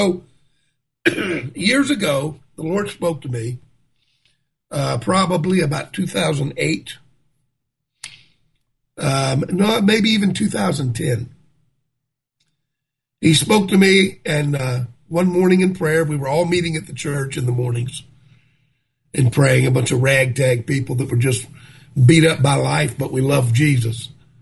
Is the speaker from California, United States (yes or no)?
no; New Orleans, Louisiana, United States; born there; By the way, I was born in New Orleans and I had a ministry.